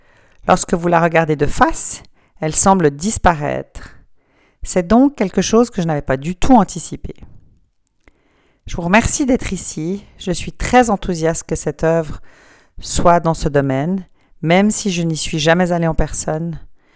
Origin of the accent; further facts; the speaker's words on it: Germany; now in Portland, United States; Je suis basée à Portland, en Oregon, sur la côte ouest des États-Unis. Je suis originaire d'Allemagne.